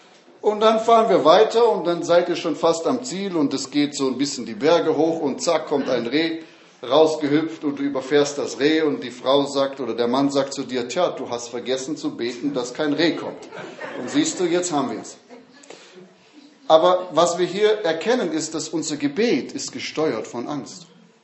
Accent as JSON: {"language": "German", "town": "Stuttgart", "region": "Baden-Württemberg", "country": "Germany", "tie": "born or raised there", "said": "Nun, ich bin in Stuttgart aufgewachsen, das ist eine Großstadt."}